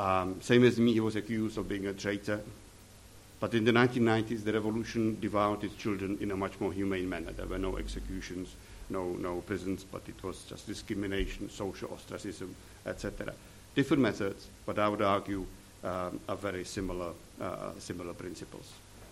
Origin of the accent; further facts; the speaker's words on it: England, United Kingdom; born there; because I was born in England and spent 20 years in the UK.